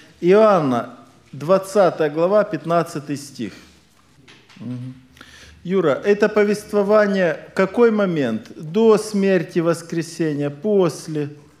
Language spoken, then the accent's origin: Russian; Ukraine; хоть я чрезвычайно уважаю Украину, откуда я родом